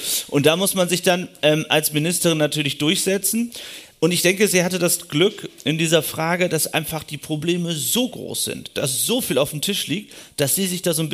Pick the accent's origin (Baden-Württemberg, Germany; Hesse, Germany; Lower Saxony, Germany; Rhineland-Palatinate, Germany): Lower Saxony, Germany; also ich komme persönlich aus Ostfriesland, aber auch war viel in Ostdeutschland, auch im anderen ländlichen Raum unterwegs